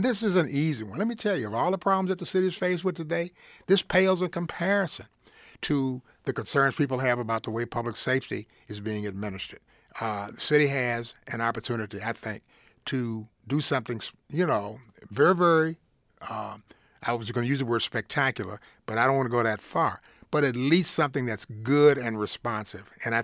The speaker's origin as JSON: {"language": "English", "region": "Virginia", "country": "United States", "tie": "born or raised there", "said": "I'm a Southerner, and I travel back to my native state of Virginia every month to take care of my 96-year-old mother, okay?"}